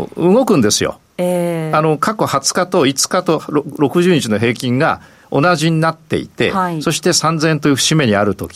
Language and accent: Japanese; Ibaraki, Japan; 私は茨城の出身なんですけども